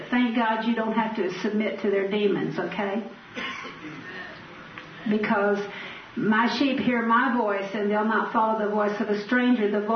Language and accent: English; San Antonio, Texas, United States; And I grew up in San Antonio, and they didn't have the beautiful birds like they have in East Texas.